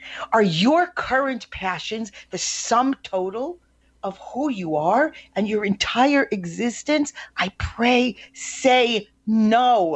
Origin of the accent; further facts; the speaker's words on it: United States; born there; I am American born, American by birth, nationality by birth, born in America